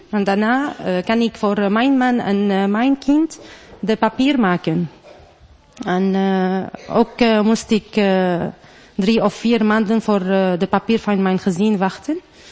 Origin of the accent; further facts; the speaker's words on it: Syria; Dutch is a second language; now in Netherlands; Ik kom uit Syrië. Ik ben een van de duizenden vluchtelingen dat zijn vluchten uit Syrië.